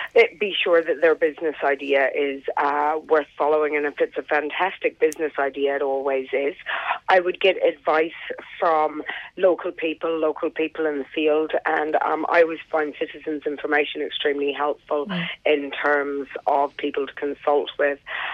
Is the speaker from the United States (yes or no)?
no; New Zealand; I'm a Kiwi